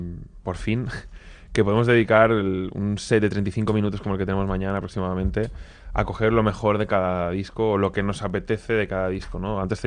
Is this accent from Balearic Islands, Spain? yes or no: yes; Balearic Islands, Spain; hicimos una preproducción en Mallorca, él vino una semana a mi tierra